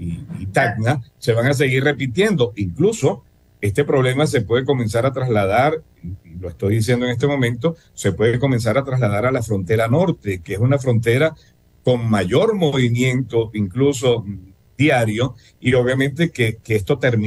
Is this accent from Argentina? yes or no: no; Venezuela; now in Peru; Yo soy venezolano, y como yo, 1,500,000 de los que estamos acá también somos venezolanos y somos venezolanas, pero el Perú es mi país. Este es mi país. O sea, yo vivo acá